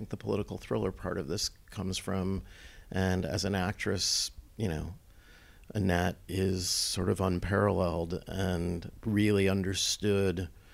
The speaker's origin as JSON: {"language": "English", "country": "United States", "said": "obviously as an American, when you watch the movie"}